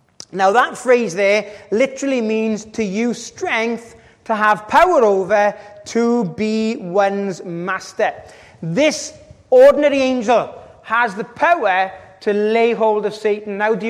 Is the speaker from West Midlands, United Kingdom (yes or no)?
no; Wales, United Kingdom; I'm from Wales